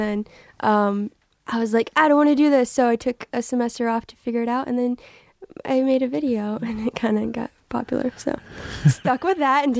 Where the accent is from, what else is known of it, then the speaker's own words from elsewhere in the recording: Texas, United States; So I'm from Texas.